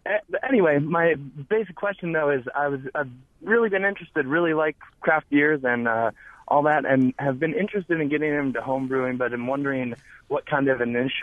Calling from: Appleton, Wisconsin, United States; I am calling from Appleton.

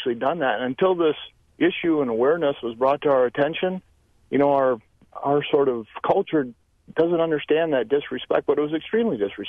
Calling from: Hayward, United States; Of course, I'm calling from the Hayward area

